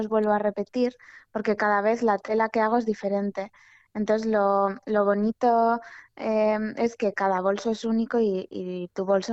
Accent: Barrika, Basque Country, Spain; now in San Sebastián, Spain; Yo soy de Barrica, que es un pueblecito que está cerca de Bilbao.

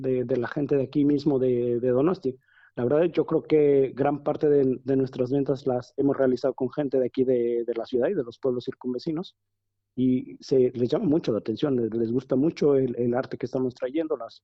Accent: Taxco de Alarcón, Guerrero, Mexico; en el pueblo de donde yo soy, que se llama Taxco de Alarcón, hay una tradición platera

